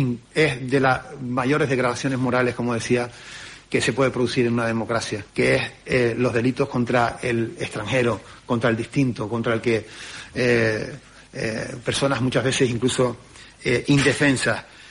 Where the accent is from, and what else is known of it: Canary Islands, Spain